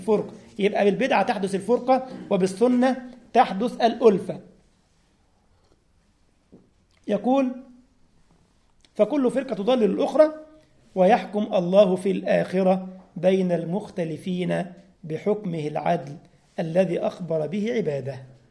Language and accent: Arabic; Egypt; اه والله الارنب عندنا في مصر يعني مليون